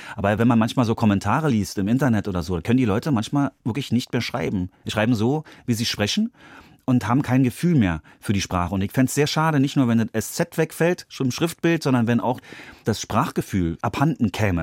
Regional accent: East Germany, Germany; Sehe mich als Deutscher, sehe mich als Ostdeutsch, Sozialisierter, war 15, als die Mauer fiel.

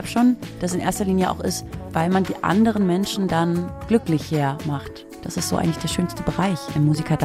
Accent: Pont, North Rhine-Westphalia, Germany; moved away as an adult; also born or lived in Hanover / Hamburg; now in Cologne, Germany; Ich komme aus Pont, das ist ein ganz kleines Dorf direkt an der holländischen Grenze, Region Niederrhein. Nach dem Abi bin ich dann nach Hannover gegangen für 4 Jahre fürs Studium, dann 6 Jahre Hamburg und seit 2 Jahren bin ich in Kölle, also ein bisschen zurück ins Rheinland.

